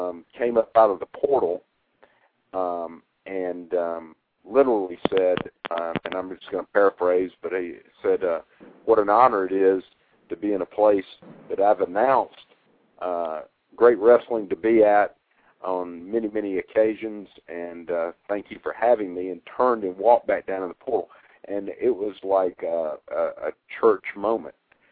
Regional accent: Griffin, Georgia, United States; And growing up in Griffin, Georgia, the home of Sports Palace

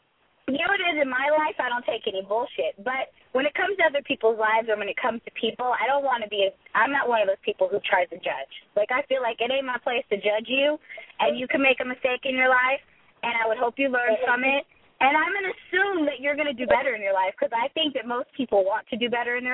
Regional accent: Texas, United States; accent: Texas; I talked to my dad this morning, so I probably have my Texas accent today.

